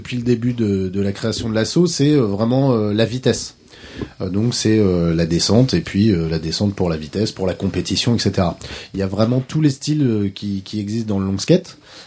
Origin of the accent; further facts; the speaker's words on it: Forges-les-Eaux, Normandy, France; On est issu de Forge les eaux, petite commune à 40 km au nord-est de Rouen. On a toujours vécu, bref, on est originaire